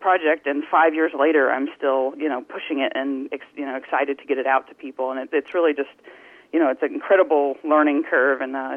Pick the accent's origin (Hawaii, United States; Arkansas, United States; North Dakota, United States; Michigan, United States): Arkansas, United States; Paragould; I mean, I grew up in Paragould. I lived here all my life. I graduated high school from here, and I moved away for college and to work in Los Angeles, but I've come back now